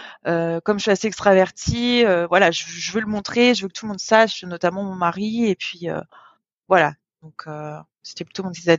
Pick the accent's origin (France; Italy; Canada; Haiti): France; Rouen, Normandy; moved away as an adult; now in Germany; j'ai 37 ans. Je suis franco-tchadienne. J'ai grandi à Rouen, en Normandie. Et je vis en Allemagne depuis 14 ans.